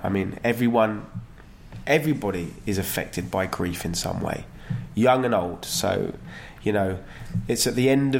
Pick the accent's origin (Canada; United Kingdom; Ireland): United Kingdom; London; I was born in London, as you said, born and bred.